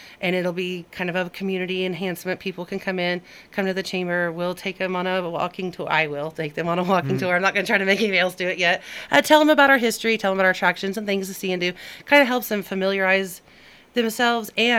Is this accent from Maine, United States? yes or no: no; Piedmont, Oklahoma, United States; I didn't even know they were buried there, and I grew up in Piedmont, which was like 30 minutes away.